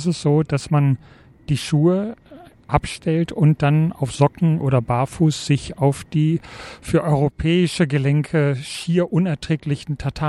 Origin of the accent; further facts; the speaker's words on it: Germany; Aber ich meine, ist das jetzt schlimm, wenn ich als Deutscher in Japan freundlich bin zu einem Servicepersonal?